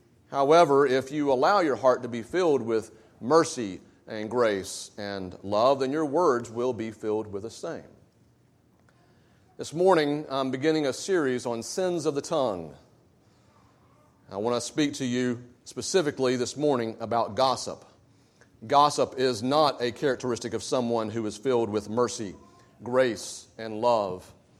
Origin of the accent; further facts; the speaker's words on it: the South, United States; people know that we're from the South because we say things like y'all and bless her heart.